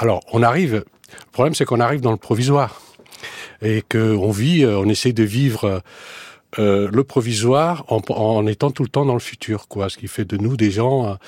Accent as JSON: {"language": "French", "country": "Portugal", "moved": "yes", "said": "On vient du Portugal, on vient d'une petite ville. Mon père est au Portugal et commerçant."}